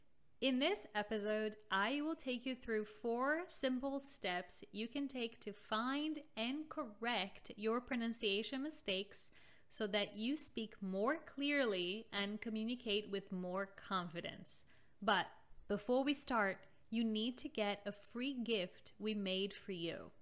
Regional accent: Brazil; first language Portuguese; English is a second language; Portuguese, my native language

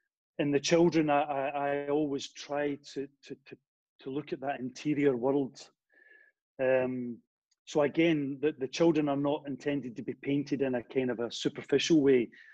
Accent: Scotland, United Kingdom; because I'm Scottish.

